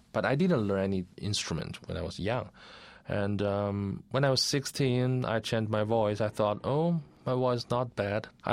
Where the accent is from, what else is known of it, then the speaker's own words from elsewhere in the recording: Tianjin, China; parents, they're both singers, so they were the classmates in the Tianjin Conservatory of Music from my hometown, and that's how they met.